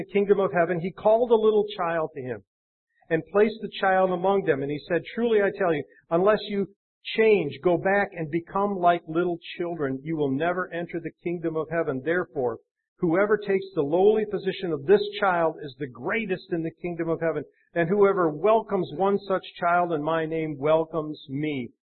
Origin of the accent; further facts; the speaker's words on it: Portage, Michigan, United States; I was raised in the 60s when racial tension was high. I was raised in the Kalamazoo area, in Portage in particular.